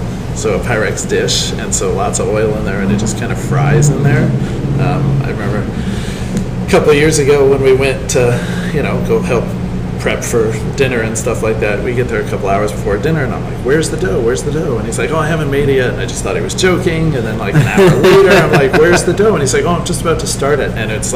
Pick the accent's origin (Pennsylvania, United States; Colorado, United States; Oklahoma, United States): Colorado, United States; Fort Collins; So I grew up in Fort Collins, Colorado.